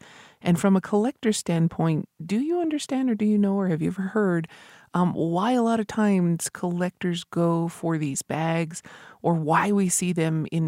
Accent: Isleta Pueblo, New Mexico, United States; from Mislata Pueblo

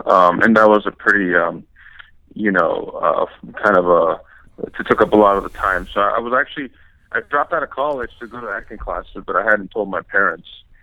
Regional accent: Los Angeles, California, United States; Yeah, I'm from L.A., born and raised, I grew up out here. I've never moved.

